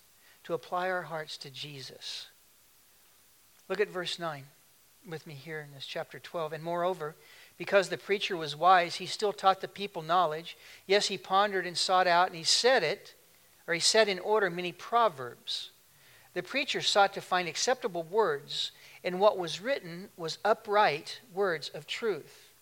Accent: Tulalip, Washington, United States; When I was a kid, growing up in Tulalip, I used to be there, sit there with my grandfather

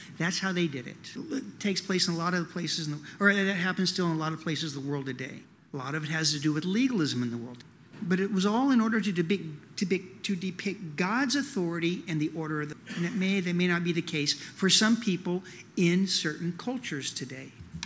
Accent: Oklahoma, United States; also born or lived in California; I'm from Oklahoma. She came out to visit. We're living in California.

